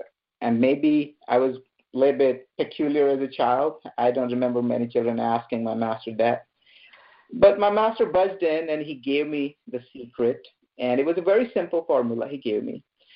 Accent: central India, India; born there; So I was born in Central India to very simple parents, beautiful people.

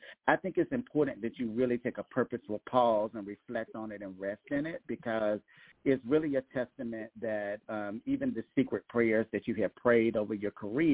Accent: Columbus, Georgia, United States; also born or lived in Berlin; I'm from Columbus, Georgia, which is a military town, Fort Benning.

